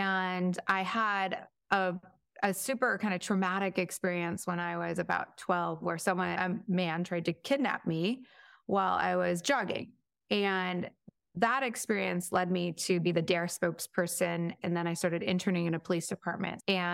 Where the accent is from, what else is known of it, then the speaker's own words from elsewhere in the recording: Washington, United States; So I grew up in Lewis County, which is a very small area in Washington State. And my dad was the kind of town doctor.